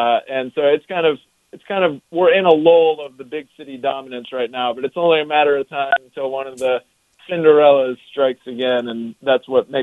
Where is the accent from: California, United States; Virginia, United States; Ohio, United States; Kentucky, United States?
Kentucky, United States; Lexington; So I'm from Lexington, Kentucky, which is the second biggest city in the state. I guess it's comparable to Cedar Rapids. It's where University of Kentucky is. And I kind of grew up in a Lexington bubble, I tell people.